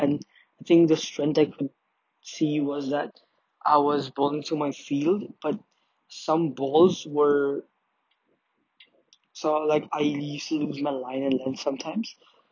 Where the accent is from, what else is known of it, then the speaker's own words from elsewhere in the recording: Zimbabwe; also born or lived in Uganda; And since I'm from Zimbabwe and Uganda